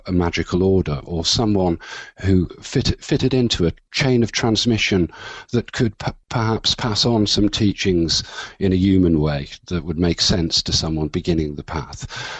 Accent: Wolverhampton, West Midlands, United Kingdom; which were being published from my hometown of Wolverhampton

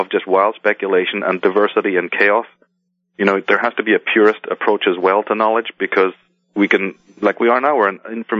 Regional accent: Ireland; I am from Ireland, but my mother was actually from the Himalayas. She was Indian from the northern Himalayas.

